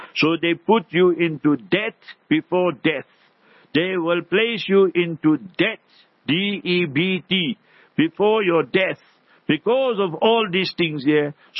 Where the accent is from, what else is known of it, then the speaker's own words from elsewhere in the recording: Heidelberg, South Africa; I am from Heidelberg. Heidelberg is the proper name, is Afrikaner name.